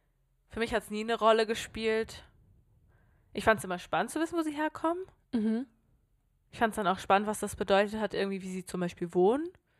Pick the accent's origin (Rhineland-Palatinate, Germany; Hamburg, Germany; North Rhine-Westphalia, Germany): Hamburg, Germany; ich bin in Hamburg groß geworden, ich bin im Süden von Hamburg groß geworden, da ist der Ausländeranteil einfach groß.